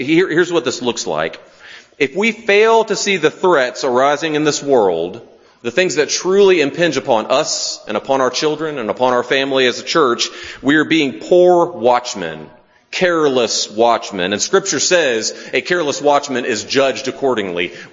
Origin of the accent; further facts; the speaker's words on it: the South, United States; We hail from the South. You may or may not hear that accent come through at times.